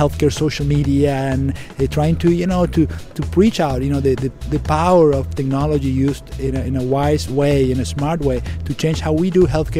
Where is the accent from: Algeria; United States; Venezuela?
Venezuela; I come from Venezuela